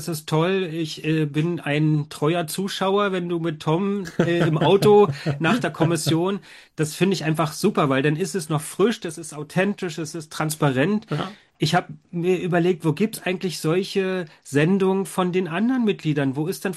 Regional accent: Brandenburg, Germany; ich bin ja Brandenburger, ich habe es nicht weit bis nach Potsdam

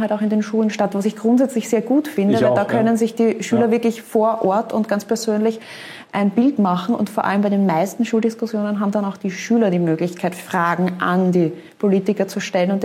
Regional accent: Austria; Ich muss sagen, bei uns in Österreich, ich bin schon sehr, sehr früh politisch aktiv geworden mit 15 Jahren

